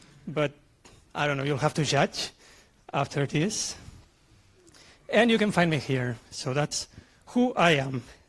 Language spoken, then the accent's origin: English; Barcelona, Catalonia, Spain; I come from Barcelona